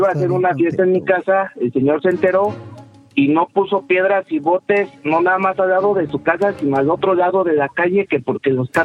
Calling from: Naucalpan, State of Mexico, Mexico; De Naucalpan, Estado de México.

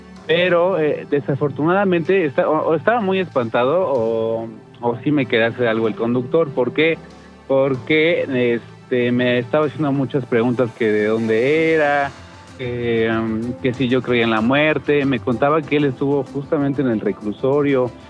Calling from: Azcapotzalco, Mexico City, Mexico; Aquí de Azcapotzalco, CDMX.

